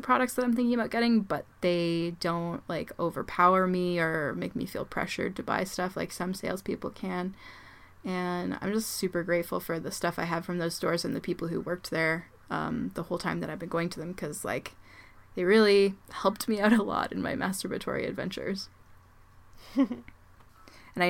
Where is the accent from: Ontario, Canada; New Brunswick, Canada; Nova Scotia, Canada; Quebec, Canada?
Ontario, Canada; Toronto; I am lucky enough to have had 3 really great ones in my hometown. 2 of them are not around anymore, but we have in Toronto Good For Her, Come As You Are, and Red Tent Sisters.